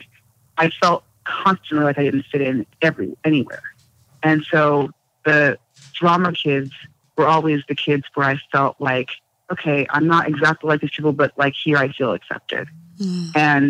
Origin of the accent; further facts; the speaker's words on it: United States; You know, I grew up a girl in the United States.